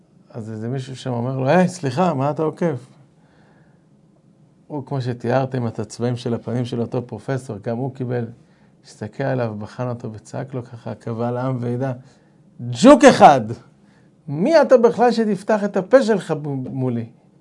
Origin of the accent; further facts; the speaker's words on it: Haifa, Haifa District, Israel; אני זכיתי לגדול בחיפה.